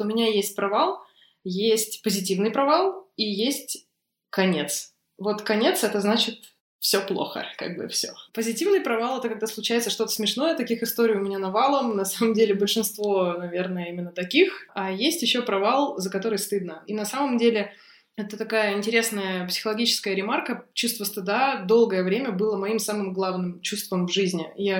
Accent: Novosibirsk, Novosibirsk Oblast, Russia; я из Новосибирска.

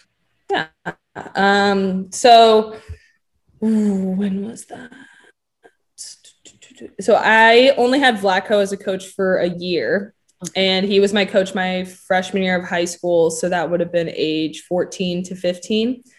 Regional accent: Kansas City, Missouri, United States; I think it'd be the coolest thing to represent my city just because I'm from Kansas City. I'm proud to be from Kansas City.

